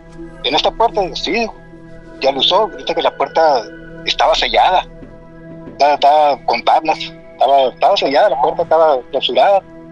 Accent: Hermosillo, Sonora, Mexico; Y pues yo les comenté que no sabía yo, que pues yo soy de Hermosillo, digo, y allá sí acostumbramos a estar tomando por la calle

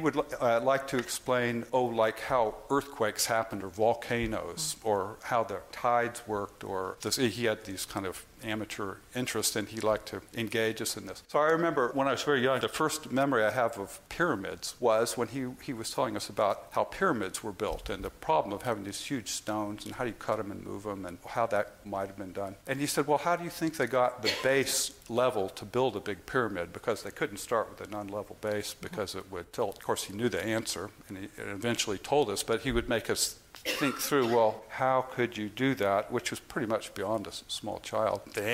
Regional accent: San Francisco, California, United States; And I grew up in San Francisco, and that's where you had to go.

